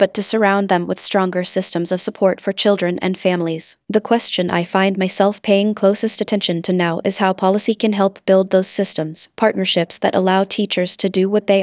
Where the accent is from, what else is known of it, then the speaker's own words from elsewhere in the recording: West Virginia, United States; In my home state of West Virginia, that frustration has helped fuel support for the Hope Scholarship